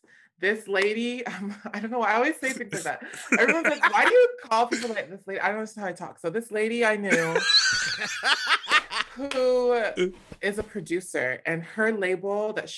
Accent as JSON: {"language": "English", "region": "California", "country": "United States", "said": "no, I'm from California, but I said it in Portuguese, which is eu de California. Eu sou de California, like I'm from California."}